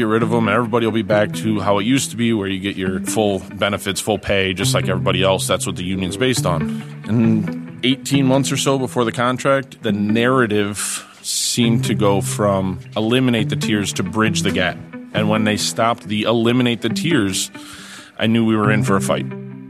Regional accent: Toledo, Ohio, United States; I knew from my experience growing up in West Toledo, Jeep was a good job.

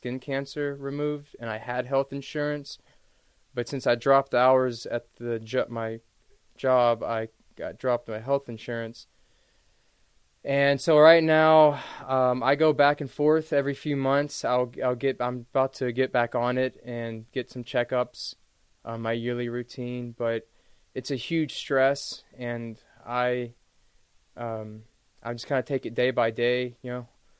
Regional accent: Moss Bluff, Louisiana, United States; now in Austin, United States; I grew up in a town called Moss Bluff, Louisiana. It's a pretty small town right outside of the city, Lake Charles, Louisiana. It was very, very rural.

